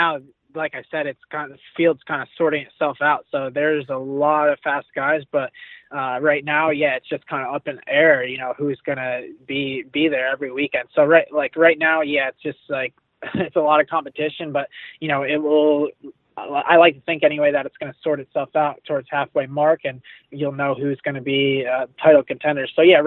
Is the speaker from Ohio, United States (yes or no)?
no; New York, United States; I grew up in New York racing in the mud, so I enjoy it.